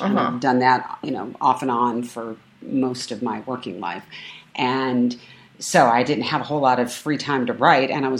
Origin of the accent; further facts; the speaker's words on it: California, United States; growing up in Orange County, I mean, there were three Jews in my graduating class of 500.